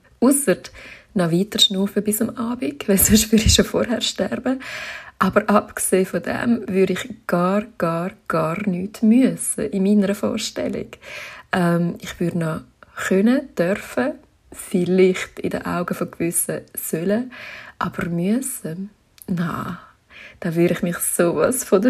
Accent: Zurich, Switzerland; ich bin mittlerweile auch schon 41. Ich komme aus dem Zürcher Wunderland ursprünglich

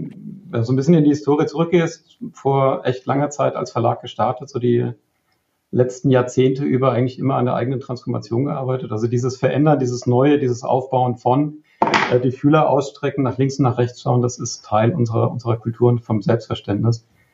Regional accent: Hesse, Germany; also born or lived in Bavaria / Ruhr; geboren in Bayern, aufgewachsen in Hessen, teilsozialisiert im Ruhrpott und jetzt im Badischen.

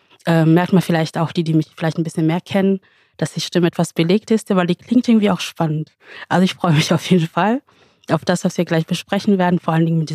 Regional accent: Wanne-Eickel, North Rhine-Westphalia, Germany; also born or lived in Kenya; bin in Kenia geboren und in Vaneikel aufgewachsen, im Ruhrpott.

